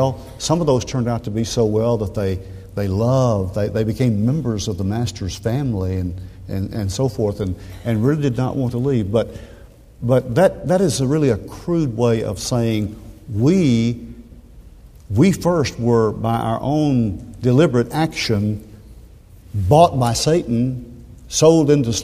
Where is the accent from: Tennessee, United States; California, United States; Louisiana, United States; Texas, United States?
Tennessee, United States; Woodbury; just like in my home congregation growing up in Woodbury, Tennessee, right in the middle of the state